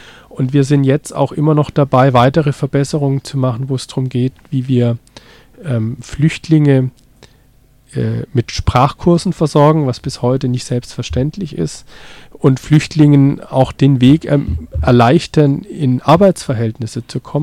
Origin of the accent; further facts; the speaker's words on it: Stuttgart, Baden-Württemberg, Germany; Ich bin in Stuttgart geboren, habe als Kind auch in Stuttgart gelebt